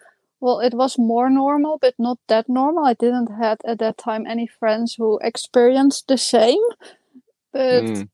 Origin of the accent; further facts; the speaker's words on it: Oude Tonge, South Holland, Netherlands; I'm coming from the Netherlands. So I was in the Netherlands in a small village called Oude Tonge.